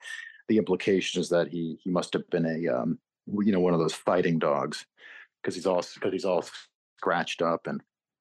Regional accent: Lexington, Massachusetts, United States; I didn't grow up in New York. I'm from Massachusetts. It's a beautiful town outside of Boston, the town of Lexington, which is very much not New York.

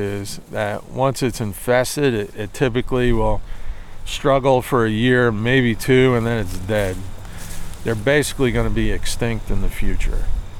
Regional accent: Chester, Vermont, United States; And where I grew up in Chester, Vermont, just out behind my parents' house, there was a really nice little swamp.

